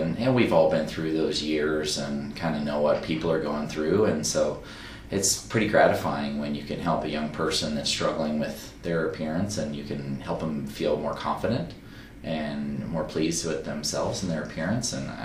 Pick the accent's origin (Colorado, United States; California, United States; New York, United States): California, United States; she practices in my hometown. She's like 4 miles from my parents' house. I grew up in Southern California.